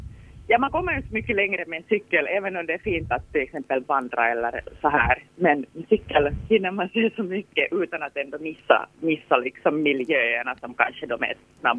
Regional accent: Sipoo, Uusimaa, Finland; Jag cyklar en hel del liksom allt mellan ända fram liksom till Sibbo där jag kommer ifrån.

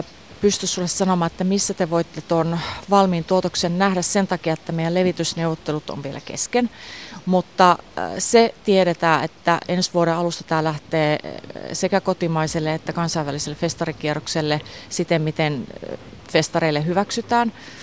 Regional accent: Kiuruvesi, North Savo, Finland; Ja mä oon itse Kiuruvedeltä kotoisin sieltä Savosta

